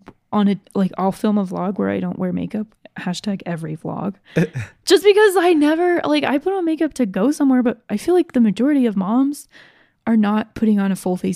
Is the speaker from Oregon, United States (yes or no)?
no; Georgia, United States; I grew up in Georgia.